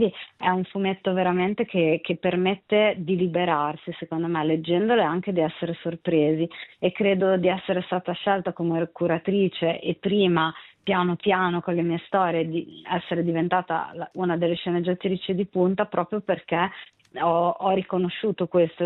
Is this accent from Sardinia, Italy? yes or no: no; Emilia-Romagna, Italy; accent: Emilian; io sono emiliana, credo si senta dall'accento.